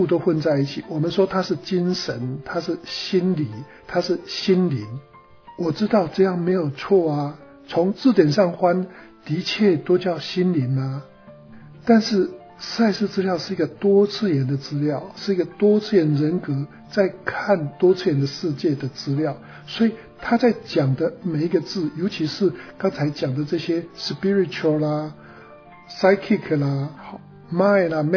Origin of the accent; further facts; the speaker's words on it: China; 对我们中国人来讲的话可能都差不多啦。